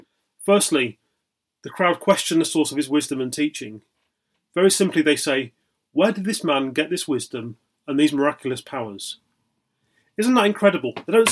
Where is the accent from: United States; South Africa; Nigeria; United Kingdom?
United Kingdom; Blackpool, North West England; born there; I'm from an unfashionable northern town. That might be my only similarity to him. I was born in Blackpool. A lot of my family are from around that area.